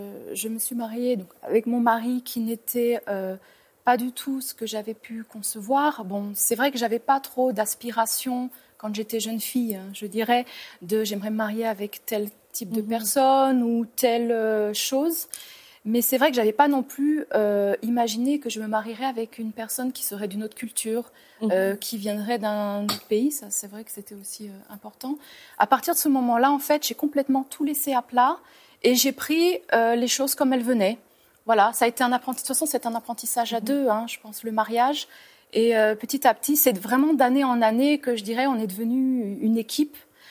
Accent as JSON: {"language": "French", "country": "France", "said": "Par exemple, je suis de France."}